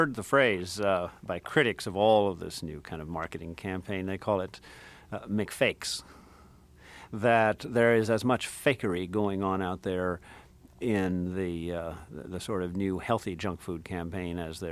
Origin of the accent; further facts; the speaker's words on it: the South, United States; I grew up in the South, and let me tell you, I like fried chicken with the skin on it.